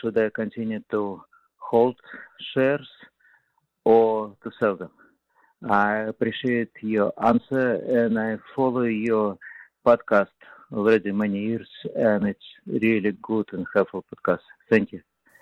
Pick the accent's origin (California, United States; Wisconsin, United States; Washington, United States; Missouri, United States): California, United States; I am from Silicon Valley.